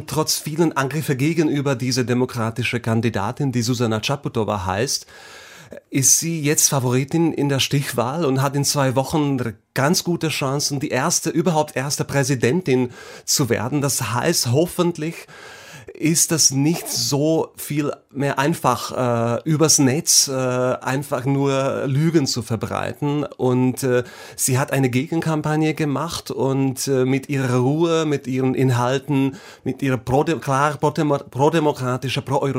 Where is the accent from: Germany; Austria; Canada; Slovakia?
Slovakia; first language Slovak; German is a second language; Also ich habe das Buch 2016 in meiner Heimat publiziert auf Slowakisch, das ist meine Muttersprache.